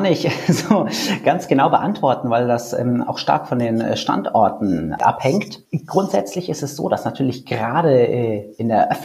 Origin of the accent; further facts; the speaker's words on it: Cologne, North Rhine-Westphalia, Germany; Als Kölner muss ich dir jetzt natürlich sagen, dass das hier eine der schönsten Städte Deutschlands ist.